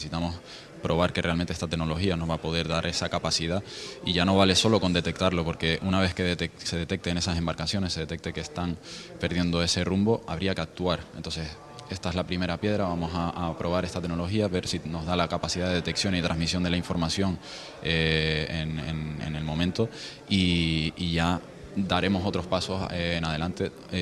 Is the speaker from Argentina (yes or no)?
no; Fuerteventura, Canary Islands, Spain; nosotros como majoreros poder estar aquí. Entonces, el futuro yo lo veo claro, que está aquí, está en mi tierra.